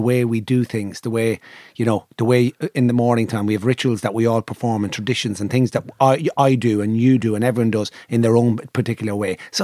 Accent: Ireland; As an Irishman, get in, get out.

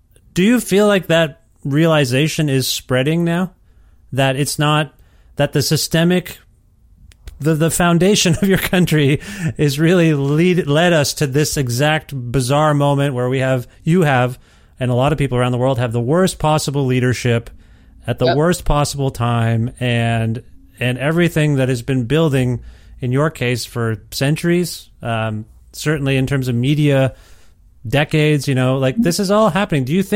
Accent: Canada; Am I allowed to say that as a Canadian? I don't know.

